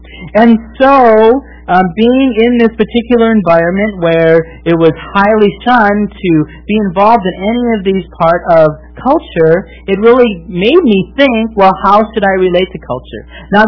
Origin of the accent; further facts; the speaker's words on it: Milwaukee, Wisconsin, United States; young Christian in my early 20s, I worked for a Christian radio station, television station, in Milwaukee, in Wisconsin, my hometown